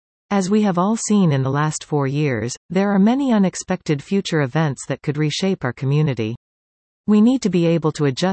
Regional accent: Victoria, British Columbia, Canada; As an experienced councillor, returning to my hometown of Victoria

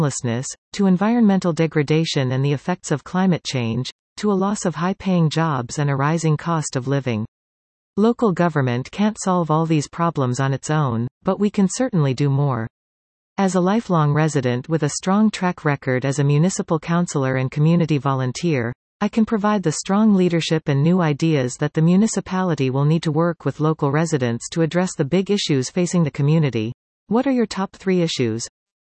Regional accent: North Cowichan, British Columbia, Canada; I am born and raised in North Cowichan and have lived here for almost 40 years. My family has deep roots in the Cowichan Valley that go back 5 generations.

